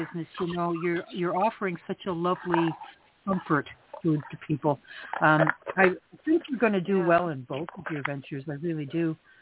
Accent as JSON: {"language": "English", "country": "Canada", "said": "since you're all from the USA and I'm from Canada and nobody has heard"}